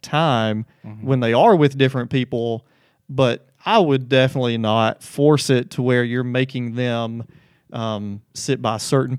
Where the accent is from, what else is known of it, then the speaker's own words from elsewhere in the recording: Russellville, Alabama, United States; I didn't go to school around here. I'm from Russellville, which is far enough away that it, you know, I don't get caught up in the rivalries and things up here